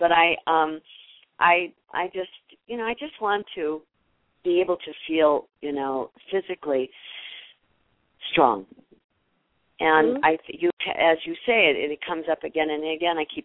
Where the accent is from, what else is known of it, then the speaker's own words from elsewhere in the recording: Midwest, United States; I come from the Midwest, and we have the same kind of weather, that whole Milwaukee, Wisconsin area, and Chicago area.